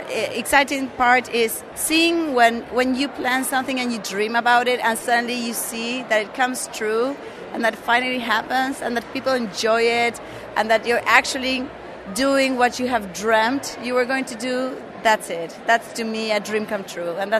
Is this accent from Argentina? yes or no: yes; Argentina; and I'm from Argentina.